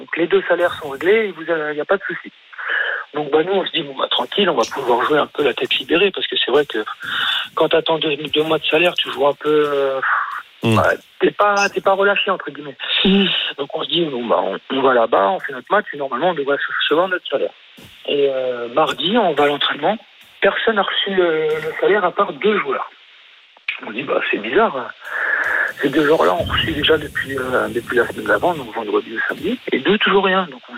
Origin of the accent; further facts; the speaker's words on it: France; moi, je suis français, qui fait toute ma formation en France, qui grandit en France, qui a commencé à être professionnel en France.